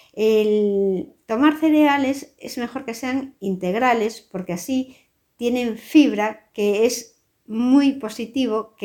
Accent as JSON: {"language": "Spanish", "region": "Galicia", "country": "Spain", "said": "¿Qué productos te recomendaría yo como gallega para seguir una dieta atlántica?"}